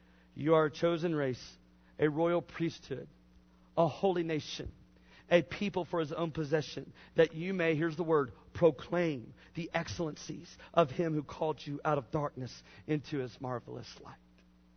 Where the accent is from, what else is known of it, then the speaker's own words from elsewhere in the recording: Brookville, Indiana, United States; Now when I go back to Brookville, Indiana, my hometown, I'll look on this dusty shelf and they've saved every one of them.